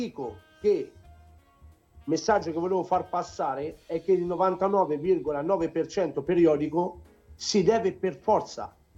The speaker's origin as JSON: {"language": "Italian", "region": "Tuscany", "country": "Italy", "said": "da buon toscano, potrei dire anche"}